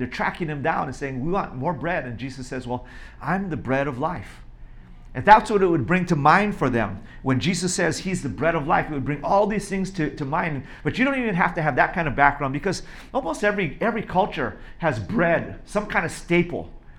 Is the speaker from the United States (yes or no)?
yes; Hawaii, United States; I'm from Hawaii, I have no idea what a Passover meal even is